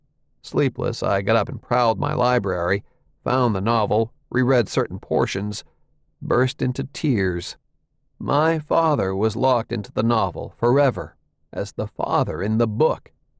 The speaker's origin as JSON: {"language": "English", "town": "Waukegan", "region": "Illinois", "country": "United States", "tie": "born or raised there", "said": "I became a full-time magician after seeing Blackstone on stage in Waukegan, my hometown in Upper Illinois, when I was 9."}